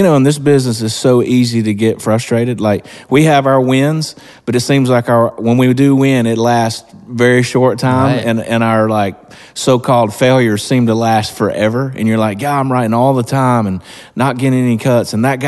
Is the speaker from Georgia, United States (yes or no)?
yes; Georgia, United States; I'm from Georgia, and I was lucky that, you know, I didn't have parents or uncles or aunts that only listened to one style of music.